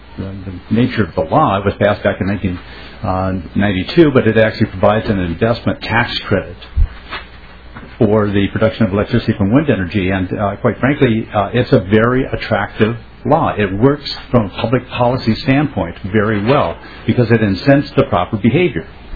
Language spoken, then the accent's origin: English; Minnesota, United States; I am from Minnesota.